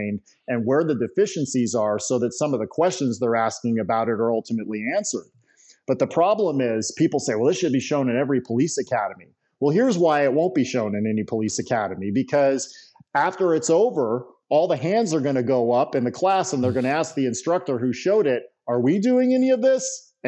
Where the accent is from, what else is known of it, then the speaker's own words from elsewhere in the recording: Nevada, United States; Nevada State Post here, you know, my home state, only requires a department to have their cops qualify twice per year.